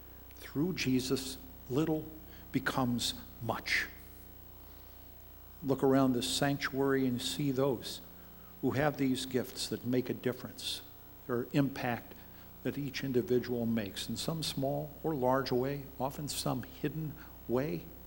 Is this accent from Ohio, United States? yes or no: yes; Columbus, Ohio, United States; but in the 1950s, growing up in Columbus, Ohio, I remember this test.